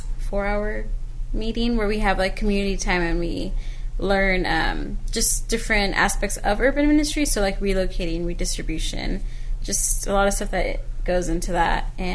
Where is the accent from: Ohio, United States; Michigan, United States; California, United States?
California, United States; Fresno; I'm the youngest of four. I was born and raised here in Fresno. I attend Fresno State now, history major